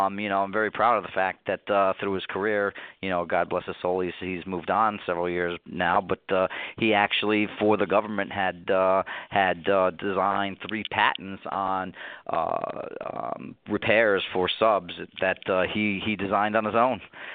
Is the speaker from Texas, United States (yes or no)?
no; Connecticut, United States; So I've basically been born and raised in Connecticut in the United States, and have lived here my whole life.